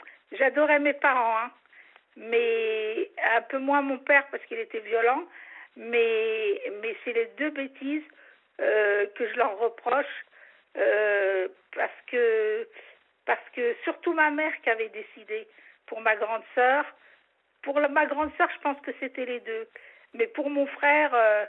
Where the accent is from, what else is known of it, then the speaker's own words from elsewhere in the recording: Algeria; parce que chez nous, en Algérie, enfin, dans le Maghreb